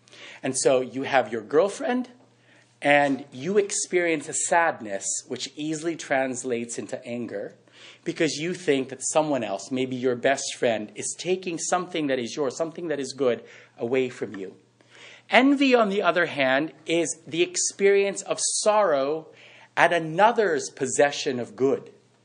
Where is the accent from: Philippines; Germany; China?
Philippines; I grew up in the Philippines, and in Asia, academic excellence was elevated to one of the greatest goods you could have.